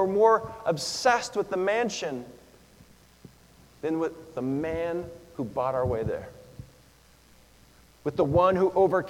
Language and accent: English; Seattle, Washington, United States; now in Nampa, United States; I was born here in Nampa. And from that time, I always knew my dad to be a basketball coach. And so I grew up playing basketball. He had actually coached at Nampa Christian. And we moved to Seattle